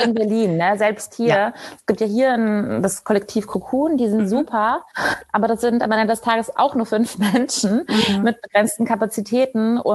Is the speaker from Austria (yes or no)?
yes; Austria; accent: Austrian; das war mein österreichischer Dialekt.